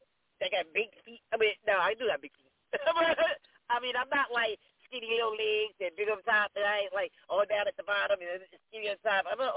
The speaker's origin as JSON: {"language": "English", "town": "Linden", "region": "New Jersey", "country": "United States", "said": "I'm from Linden. Linden."}